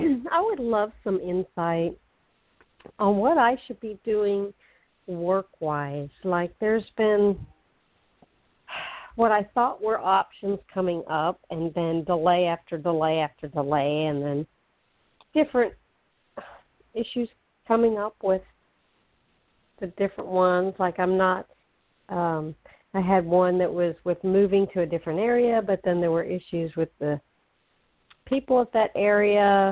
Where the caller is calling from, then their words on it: Florida, United States; I'm calling from Florida.